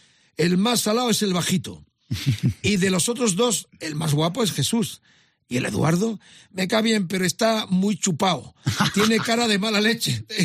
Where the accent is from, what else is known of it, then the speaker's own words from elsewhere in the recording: Isla Cristina, Andalusia, Spain; born there; Somos del sur, yo también. Nací en Isla Cristina, mi padre tenía un bar que se llamaba El Ancla.